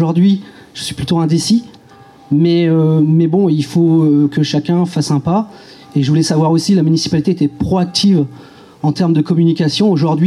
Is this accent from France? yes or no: yes; Lille, Hauts-de-France, France; je suis originaire de Lille